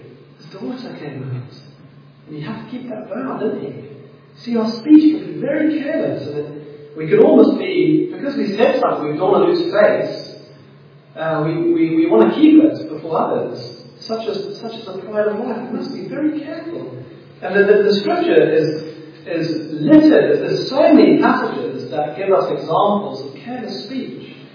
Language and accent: English; South Africa; me and my brother Jason, growing up in South Africa, we used to live on the back of a house used to be on the back of a forest.